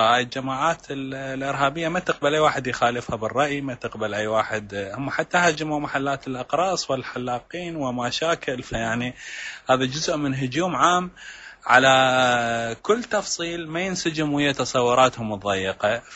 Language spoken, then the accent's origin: Arabic; Iraq; وفي بلد مثل بلدنا العراق اللي مر بما مر به